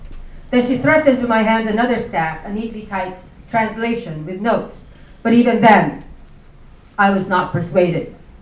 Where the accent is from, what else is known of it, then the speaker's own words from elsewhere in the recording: Philippines; growing up in the Philippines, I thought there was only this one war